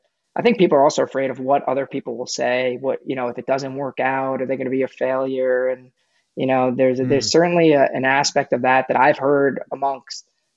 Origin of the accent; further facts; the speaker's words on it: Long Island, New York, United States; because I was undersized from Long Island, New York at the time.